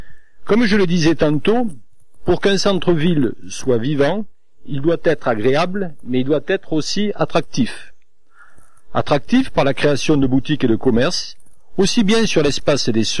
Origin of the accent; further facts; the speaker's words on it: Saint-Maximin, Provence-Alpes-Côte d'Azur, France; 52 ans, marié, j'ai un fils de 23 ans. Je suis originaire de Saint-Maximin où mes parents tenaient une boucherie rue de la République.